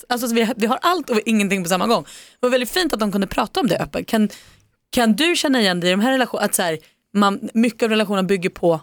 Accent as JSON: {"language": "Swedish", "town": "Värnamo", "region": "Jönköping County", "country": "Sweden", "lives_now": "Stockholm, Sweden", "said": "Och han vet att jag är från Värnamo, för att jag har berättat det."}